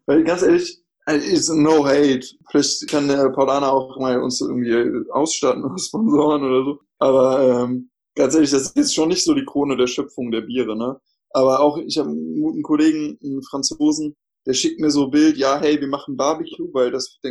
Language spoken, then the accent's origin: German; North Rhine-Westphalia, Germany; ich komme aus Nordrhein-Westfalen